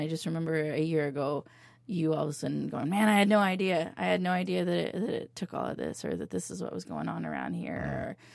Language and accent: English; Lincoln, Nebraska, United States; now in Green Bay, United States; I grew up in Lincoln, Nebraska, and attached to just about every elementary school it was a community center